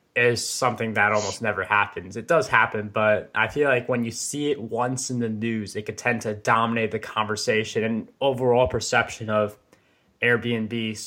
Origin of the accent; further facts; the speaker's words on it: New York, United States; like I'm a New Yorker